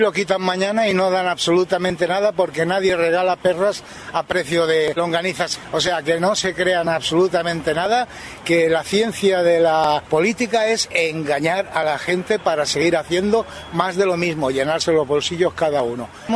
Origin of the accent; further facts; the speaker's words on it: Spain; somos todos españoles.